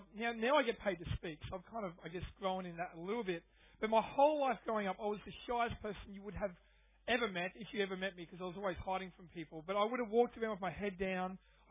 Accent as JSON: {"language": "English", "town": "Redcliffe", "region": "Queensland", "country": "Australia", "said": "Now, I'm from Redcliffe. It's a bit like Ipswich."}